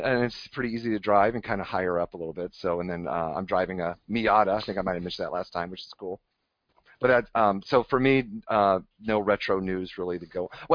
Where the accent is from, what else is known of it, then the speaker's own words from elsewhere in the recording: Atlanta, Georgia, United States; from Atlanta, Georgia, and I'm your podcasting overlord.